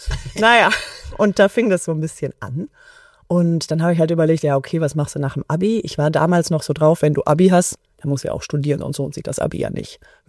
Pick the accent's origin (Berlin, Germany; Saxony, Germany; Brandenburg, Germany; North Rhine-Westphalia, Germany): North Rhine-Westphalia, Germany; Und ich komme aus der Ecke, aus NRW und die nächste große Stadt ist Siegen.